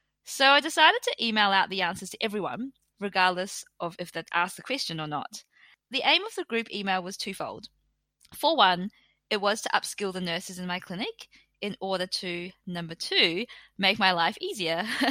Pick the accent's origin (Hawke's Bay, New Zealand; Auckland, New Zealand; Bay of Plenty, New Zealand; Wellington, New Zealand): Hawke's Bay, New Zealand; Napier; Well, I'm from Napier, the east coast of the North Island of New Zealand.